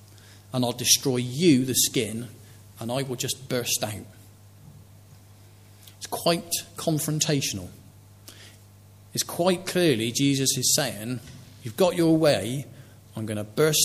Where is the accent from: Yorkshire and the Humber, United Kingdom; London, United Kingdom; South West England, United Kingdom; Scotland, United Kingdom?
South West England, United Kingdom; Bristol; I come from Bristol, I can't help it. It's just the way it is.